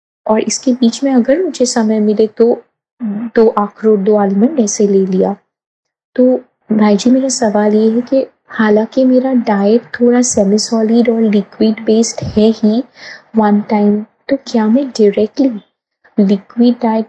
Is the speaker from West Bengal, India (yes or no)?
no; Mumbai, Maharashtra, India; मैं मुंबई से हूँ। एज 40